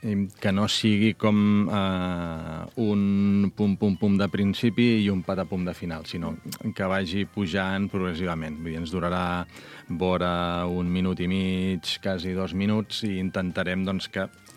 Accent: Vilafranca del Penedès, Catalonia, Spain; jo sóc de Vilafranca, amb la qual cosa doncs, hi tinc un cert especial carinyo

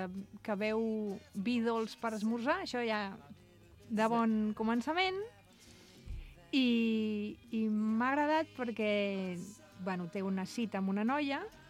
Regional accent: Barcelona, Catalonia, Spain; jo vinc de Barcelona, vivia allà, i quan era adolescent, jove, on quedàvem?

